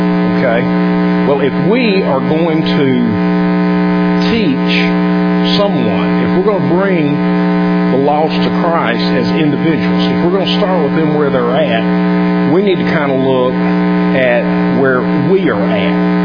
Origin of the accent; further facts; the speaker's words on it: Alabama, United States; When Kathy and I first met, we met at Florida College. I was from Alabama.